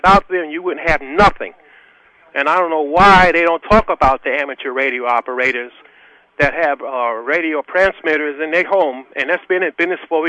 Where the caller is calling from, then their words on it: Queens, New York, United States; I'm calling from Queens.